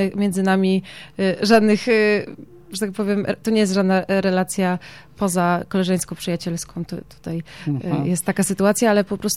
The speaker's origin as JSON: {"language": "Polish", "town": "Gorzów Wielkopolski", "region": "Lubusz Voivodeship", "country": "Poland", "lives_now": "Poznań, Poland", "said": "mieszkam w Poznaniu, pochodzę z Gorzowa Wielkopolskiego, ale przyjechałam z Poznania"}